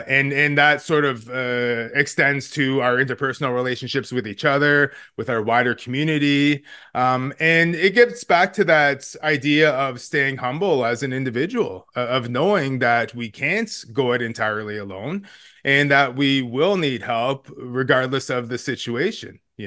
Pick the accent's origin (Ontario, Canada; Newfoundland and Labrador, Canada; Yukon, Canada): Ontario, Canada; what I know of my family's history, my community's history, growing up on the Great Lakes, on the North Shore of Lake Huron and so on.